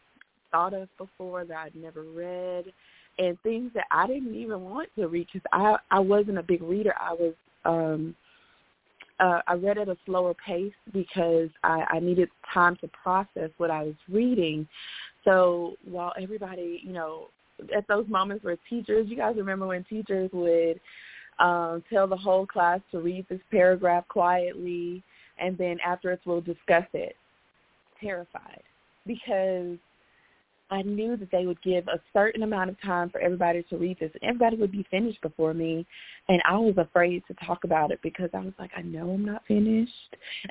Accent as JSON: {"language": "English", "town": "Memphis", "region": "Tennessee", "country": "United States", "tie": "born or raised there", "said": "I grew up in Memphis, Tennessee, actually."}